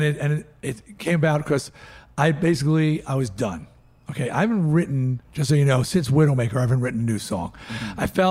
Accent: New York, United States; And we're just from New York, you know, like playing biker bars and stuff.

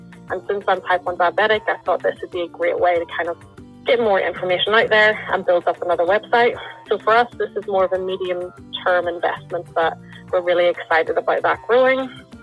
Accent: Lisburn, Northern Ireland, United Kingdom; I'm from Lisburn, Northern Ireland

